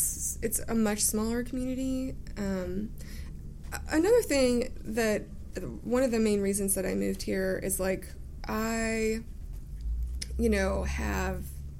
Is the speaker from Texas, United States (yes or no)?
yes; Austin, Texas, United States; I'm from Austin.